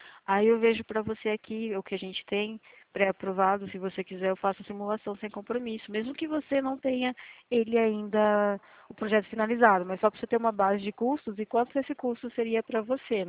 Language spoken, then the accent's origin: Portuguese; Rio Claro, São Paulo, Brazil; Eu sou daqui da Central, do lado aqui de Araraquara, de Rio Claro.